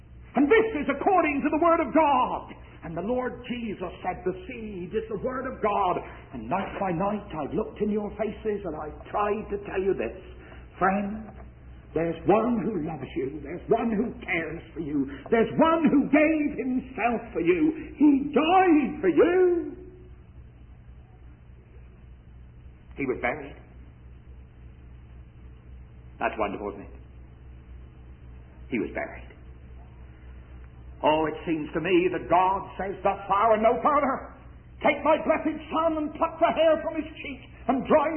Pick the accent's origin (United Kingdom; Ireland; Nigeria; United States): United Kingdom; England; But I'm not a Jew. But because I'm an Englishman, I would not say Christ and I would not say Messiah.